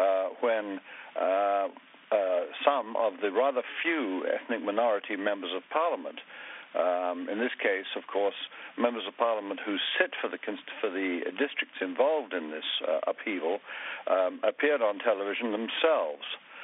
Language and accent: English; England, United Kingdom; As an Englishman who lived abroad for many, many years and came home